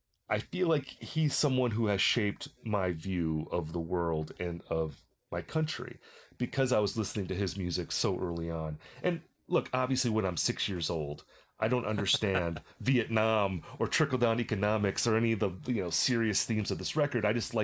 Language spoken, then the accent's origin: English; Wisconsin, United States; And growing up in Wisconsin, you're very aware of that feeling, you know, at that time.